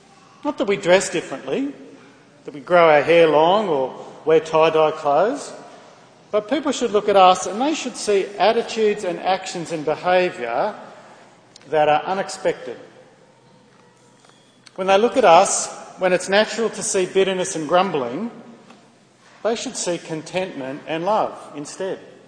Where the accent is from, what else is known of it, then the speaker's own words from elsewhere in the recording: Australia; We've got something that wraps up who we are as Australian.